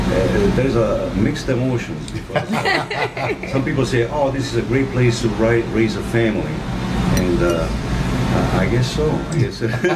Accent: Italy; English is a second language; Well, the reason why I go back to Italy every so often is because I lose my accent.

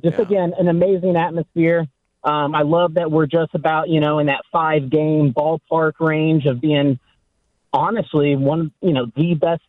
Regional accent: Kansas City, Missouri, United States; I love taking the family. I grew up here in Kansas City.

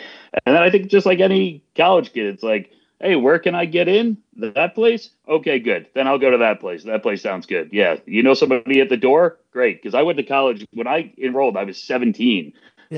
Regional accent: New York, United States; I grew up in New York and I played soccer for a couple of years really poorly at Buffalo.

